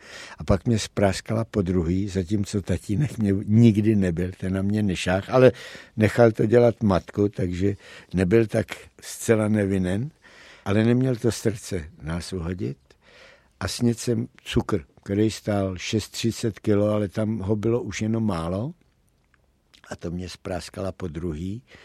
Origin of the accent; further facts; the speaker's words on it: Prague, Czechia; třídě 427 nebo 428, která patřila částečně do Vysočan a částečně do Libně. A velice brzo, co jsem se narodil, jsme se odstěhovali z té Královské 428 na Královskou 137